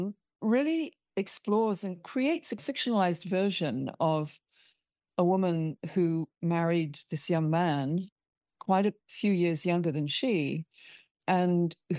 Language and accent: English; United Kingdom; I'm a Brit, as you can probably tell.